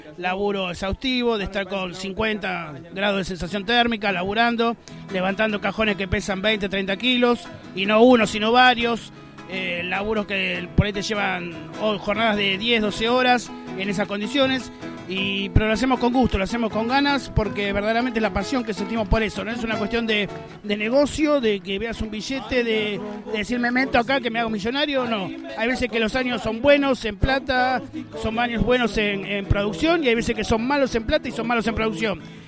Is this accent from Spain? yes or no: no; San Marcos Sierra, Córdoba, Argentina; soy apicultor de San Marcos Sierra